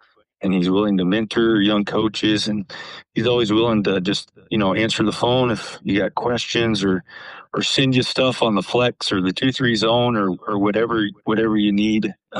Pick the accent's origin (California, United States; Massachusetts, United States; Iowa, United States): Iowa, United States; growing up in Iowa, it's hard not to know about Western Christian of Hull.